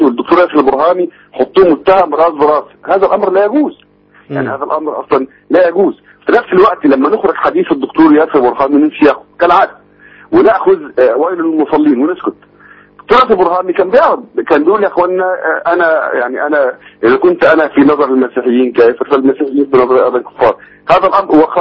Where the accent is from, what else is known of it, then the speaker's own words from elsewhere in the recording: Egypt; لان انا مصري